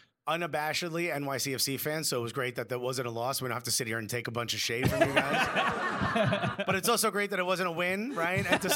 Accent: Newark, New Jersey, United States; I'm born and raised in Newark. He's born and raised in Brooklyn. We're both Latinos.

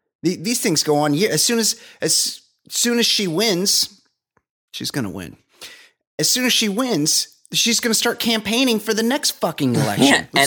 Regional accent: New Jersey, United States; born there; I was born in Jersey, so I appreciate Ed's take and accent.

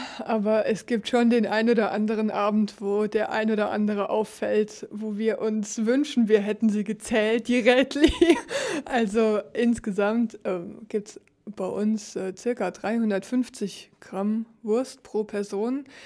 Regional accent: Germany; now in Switzerland; Ich komme aus Deutschland. Geflogen bin ich in dem Fall nicht.

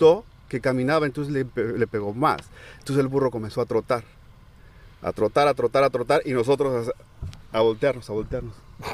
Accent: Tecuitaco, Michoacán, Mexico; born there; Nací en Michoacán, Tecuitaco, Michoacán.

